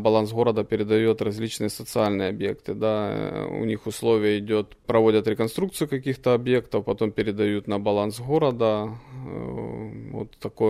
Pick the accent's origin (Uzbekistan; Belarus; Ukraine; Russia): Ukraine; Donetsk, Donetsk Oblast; я сам приехал летом с Донецка, переехали с женой уже